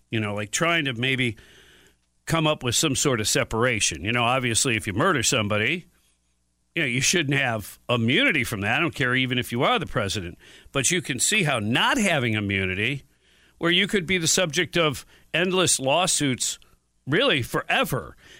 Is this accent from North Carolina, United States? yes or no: no; Detroit, Michigan, United States; Well, I grew up in Detroit. We used to go and dig up trees on Arbor Day.